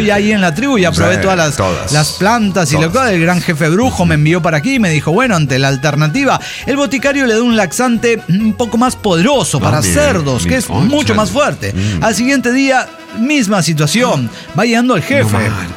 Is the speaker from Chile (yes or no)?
no; Mexico City, Mexico; de Ciudad de México.